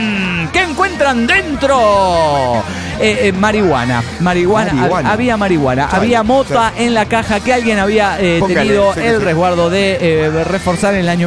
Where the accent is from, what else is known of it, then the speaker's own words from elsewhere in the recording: Cancún, Quintana Roo, Mexico; de Cancún, Quintana Roo, México.